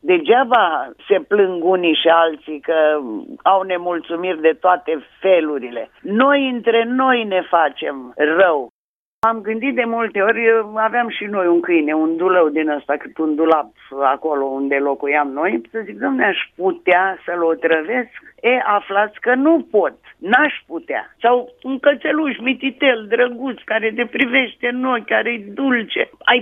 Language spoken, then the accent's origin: Romanian; Bucharest, Romania; Sunt bucureșteancă din Moș Strămoș și sub ochii mei orașul s-a degradat într-un hal fără de hal.